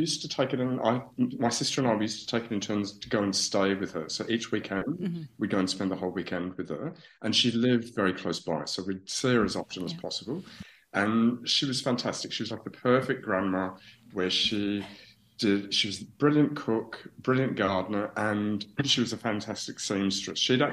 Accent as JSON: {"language": "English", "town": "Melbourne", "region": "Victoria", "country": "Australia", "said": "obviously I'm from Australia. I'm from Melbourne, yeah. Australia"}